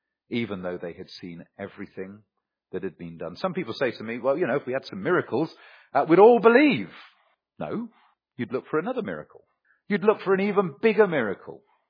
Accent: South West England, United Kingdom; Now, I come from England. England is an island. You're never far from the sea. And in the southwest, it was only 6 miles to the coast.

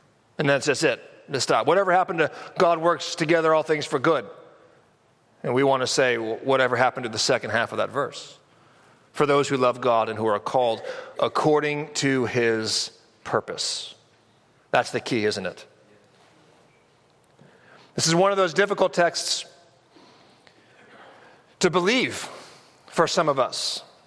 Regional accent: California, United States; Most of you know that I grew up in California, and I went to college way up in Northern California.

